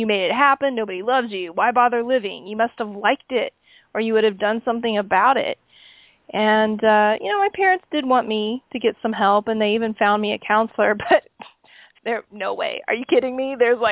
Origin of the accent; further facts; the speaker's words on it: Oklahoma, United States; My story really begins when I was 5 years old, middle-class kid, growing up in Oklahoma, acre out the back door.